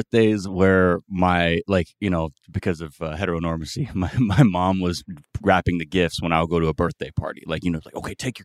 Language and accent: English; Los Angeles, California, United States; LA, the Valley.